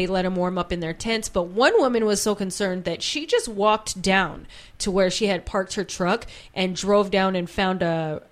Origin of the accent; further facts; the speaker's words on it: Utah, United States; I'm from Utah, and they're at like 2,000, 2,500 or 3,000 feet, and here we're like at 20.